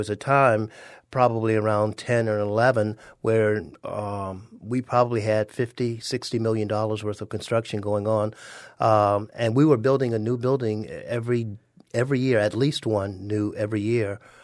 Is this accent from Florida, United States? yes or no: yes; Florida, United States; born there; well, you know, one thing that's very different about this state is that it's my home state. I was born in Florida, so it makes it special in my heart.